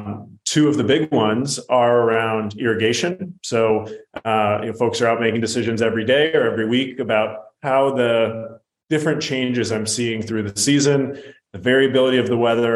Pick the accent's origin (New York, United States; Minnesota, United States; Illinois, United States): Illinois, United States; Glenview; So I'm from Illinois. Grew up outside of Chicago in the suburbs, a town called Glenview.